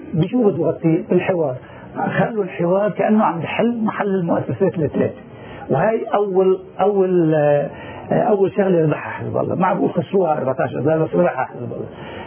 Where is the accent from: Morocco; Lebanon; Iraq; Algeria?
Lebanon; انا كمواطن لبناني